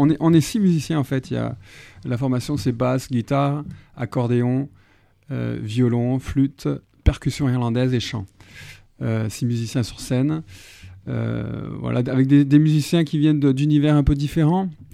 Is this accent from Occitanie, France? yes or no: no; Saint-Étienne, Auvergne-Rhône-Alpes, France; born there; Moi, je suis né à Saint-Étienne, mais non.